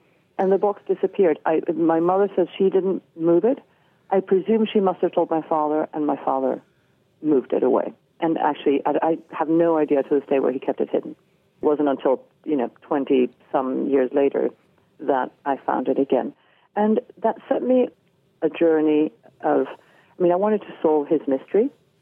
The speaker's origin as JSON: {"language": "English", "country": "Venezuela", "tie": "born or raised there", "said": "So growing up in Venezuela, there was always something slightly different, slightly off."}